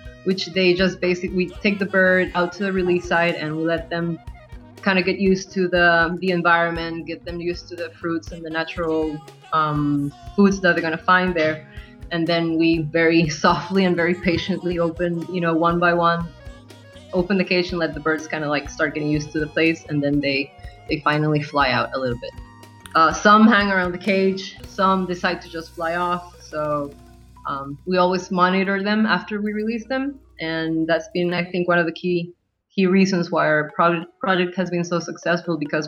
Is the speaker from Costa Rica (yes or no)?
yes; Costa Rica; I'm from Costa Rica.